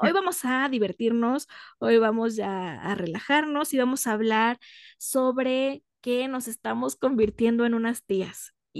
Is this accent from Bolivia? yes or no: no; Mexico; somos mexicanos y la sangre de latina.